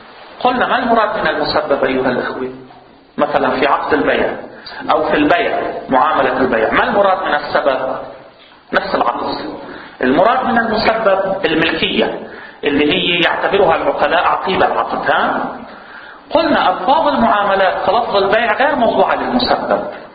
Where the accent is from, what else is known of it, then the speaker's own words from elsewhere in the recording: Lebanon; الآن عندنا في لبنان الأزمة السياسية كلها على ماذا كانت تبتني؟